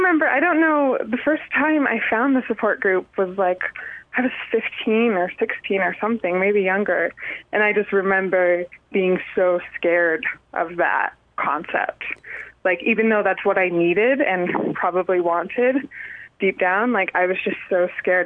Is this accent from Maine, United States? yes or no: yes; Maine, United States; born there; I've always wanted to be on the East Coast because I was born in Maine.